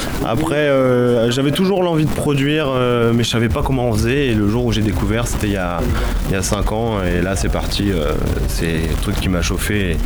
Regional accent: Le Havre, Normandy, France; J'ai grandi principalement au Havre.

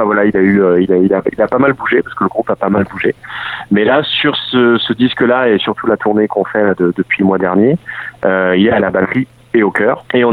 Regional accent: Paris, Île-de-France, France; now in Rouen, France; J'habite à Rouen. Là, j'étais parisien, mais ça fait plus de 10 ans que j'habite à Rouen. En Normandie.

